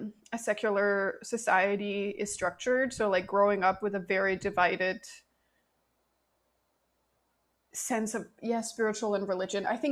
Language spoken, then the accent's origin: English; Denmark; Or like I grew up in a country, I grew up in Denmark